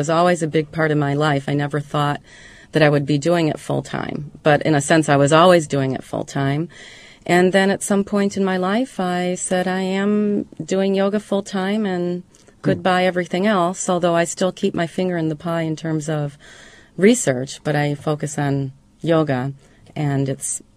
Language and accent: English; Illinois, United States; I grew up in a suburb of Chicago.